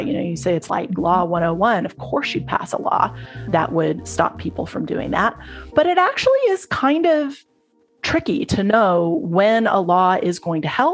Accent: Texas, United States; I grew up in Texas in an era where I distinctly remember, you know, riding with my dad to the drive-through liquor store.

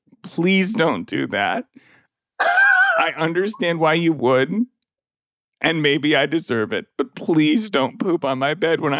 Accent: Minnesota, United States; I'm from Minnesota. We're Minnesota. People in Minnesota, they're nice.

